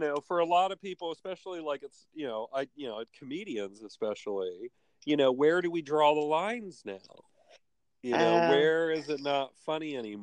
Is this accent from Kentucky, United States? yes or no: yes; Kentucky, United States; born there; now in Ohio, United States; I was born in Kentucky.